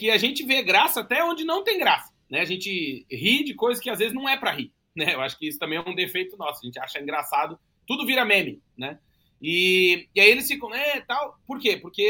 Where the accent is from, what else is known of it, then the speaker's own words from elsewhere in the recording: Rio Grande do Sul, Brazil; Lá no sul do Brasil, eu sou do sul do Brasil, e a gente tem uma expressão lá gaúcha